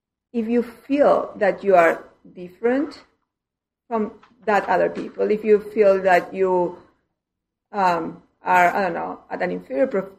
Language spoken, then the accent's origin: English; Argentina; also born or lived in Southeast Asia; now in Oregon, United States; I come from Argentina. Yeah.